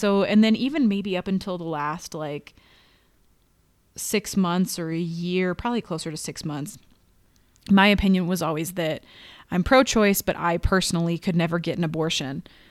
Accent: Missouri, United States; I grew up in Missouri. I grew up Catholic, as we've discussed.

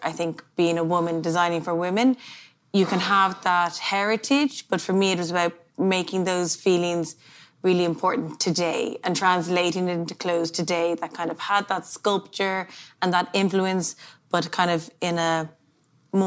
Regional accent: Dublin, Leinster, Ireland; I was born in Dublin

